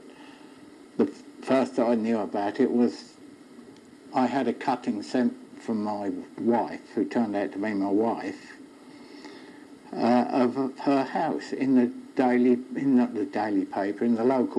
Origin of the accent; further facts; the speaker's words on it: Purton, South West England, United Kingdom; born there; I was born in Cromwell Terrace. That's the row of houses from the post office.